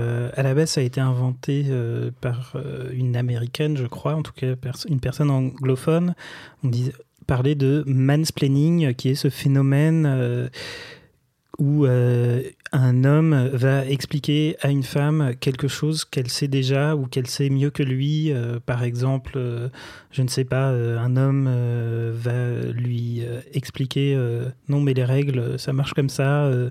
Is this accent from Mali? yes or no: no; Sablé-sur-Sarthe, Pays de la Loire, France; Alors, j'ai grandi d'abord dans la Sarthe. Je suis né à Sablé-sur-Sarthe, la ville de François Fillon.